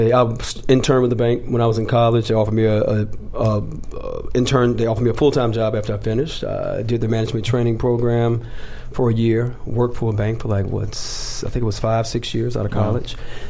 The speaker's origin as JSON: {"language": "English", "region": "the South", "country": "United States", "tie": "born or raised there", "moved": "as an adult", "said": "I mean, I grew up in the South. I didn't really think I could do this until I, you know, moved out and started working in New York and stuff."}